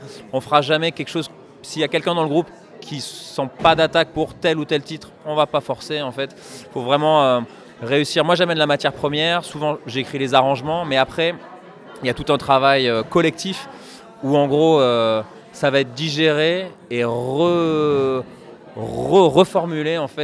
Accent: France; accent: French; avec mon accent anglais français, c'est un peu difficile

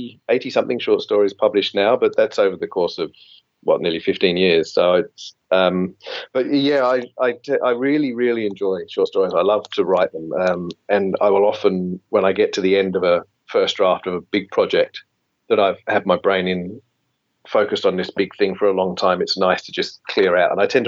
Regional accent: England, United Kingdom; moved away as an adult; now in Australia; I was born and raised in England and came to Australia in my mid-20s. So I've kind of had close to half and half life in both places.

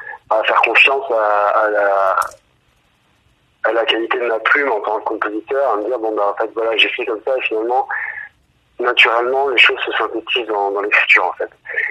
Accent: Bordeaux, Nouvelle-Aquitaine, France; now in Paris, France; moi je suis bordelais à base et puis je suis monté à Paris pour me former au centre de musique Didier Lockwood.

